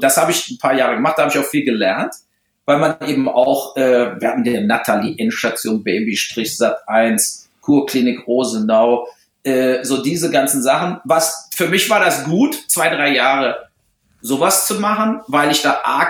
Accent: Germany; accent: German; Mittlerweile spreche ich ja, glaube ich, sehr, sehr gut Englisch, aber natürlich bleibt immer mein deutscher Akzent. Und es ist eben auch wirklich meine zweite Sprache. Also auch, obwohl ich jetzt schon so lange hier lebe

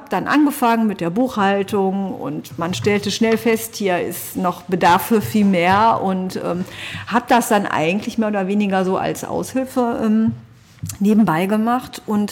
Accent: Essen, North Rhine-Westphalia, Germany; born there; Ich bin verheiratet, bin gebürtige Essenerin und lebe aber auch schon seit 26 Jahren mindestens in Solingen und fühle mich einfach auch als Solingerin. Also ich habe ja mehr Zeit hier in Solingen verbracht als in Essen

